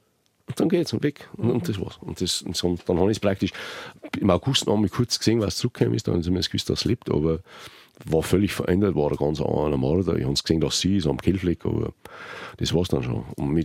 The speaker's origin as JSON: {"language": "German", "town": "Bodenmais", "region": "Bavaria", "country": "Germany", "said": "denn ich komme aus Bodenmais, Bergbauort, da sagen wir auch Glück auf."}